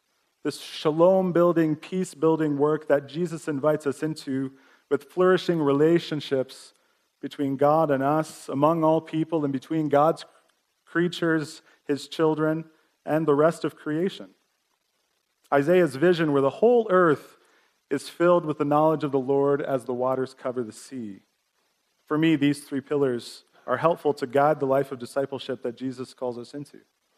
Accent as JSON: {"language": "English", "region": "Nova Scotia", "country": "Canada", "tie": "born or raised there", "lives_now": "Calgary, Canada", "said": "I grew up in the Annapolis Valley, Nova Scotia. It's a very small area. My first home was right next to the Bay of Fundy. Grew up on a hobby farm with cows, goats, chickens"}